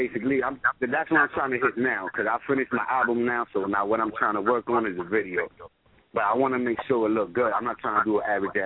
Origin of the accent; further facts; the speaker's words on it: New Jersey, United States; I was a dude that I'm from Jersey, but you always catch me in New York or you catch me in Jersey. Like, you catch me all around.